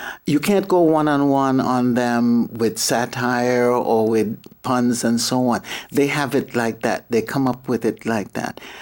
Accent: Trinidad & Tobago; accent: Trinidadian; they love to hear me break out into my Trinidadian accent

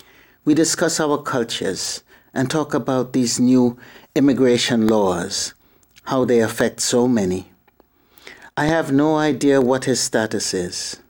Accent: Trinidad & Tobago; accent: Trinidadian; they love to hear me break out into my Trinidadian accent

